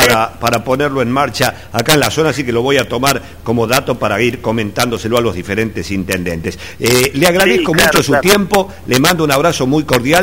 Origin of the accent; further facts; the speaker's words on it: Aguilares, Tucumán, Argentina; que soy de Aguilares. Soy nacido en Aguilares.